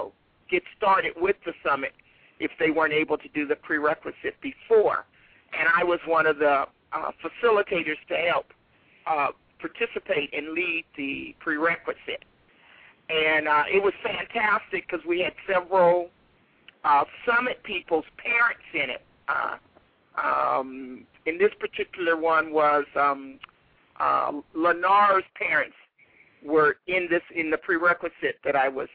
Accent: Chicago, Illinois, United States; So in 2005, it was in Chicago, Illinois, and Chicago is also my hometown. I was born in Chicago, Illinois

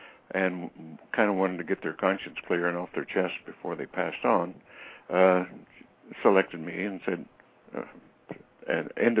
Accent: Roswell, New Mexico, United States; since I grew up in the Roswell area.

